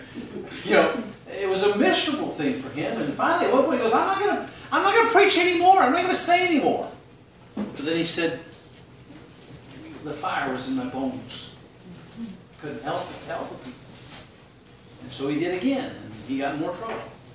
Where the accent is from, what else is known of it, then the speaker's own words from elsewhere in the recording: United States; from my perspective as an American, it breaks my heart the condition of our nation.